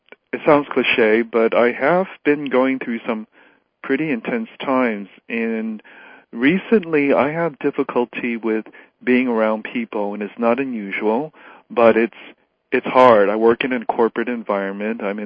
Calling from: East Coast, United States; I'm calling from the East Coast.

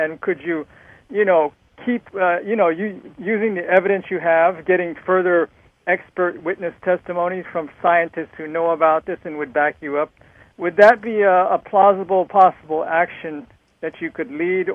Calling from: California, United States; Hi, this is … in California.

